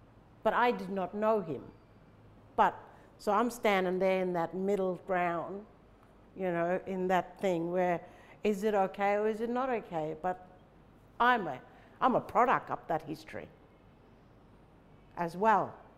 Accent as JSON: {"language": "English", "region": "Western Australia", "country": "Australia", "said": "my mother's full blood, my father's half-caste, he got taken away in 1934, I'm from Western Australia."}